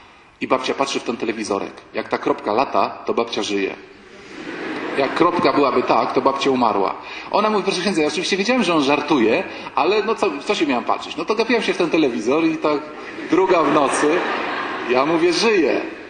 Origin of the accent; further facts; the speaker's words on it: Warsaw, Masovian Voivodeship, Poland; Poszliśmy, panie, ojcze święty, my jesteśmy z Warszawy.